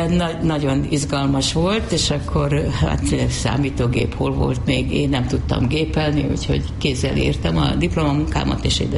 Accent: Pét, Veszprém County, Hungary; így vagyok várpalotai. Szóval ott a Péti nitrogén művek, ahol a szüleim dolgoztak, tehát mindig szoktam mondani, egy műtrágyagyár mellett nőttem fel

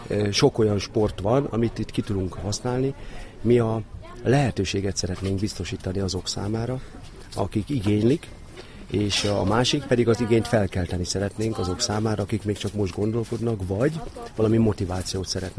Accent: Lake Balaton, Hungary; mivel én ide születtem a Balatonra, ami azt jelenti, hogy nem érdem itt élnem

